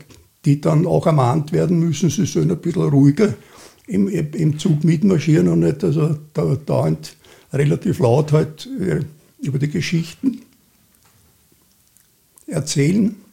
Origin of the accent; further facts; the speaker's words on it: Vienna, Austria; born there; ich bin 48 in Wien geboren.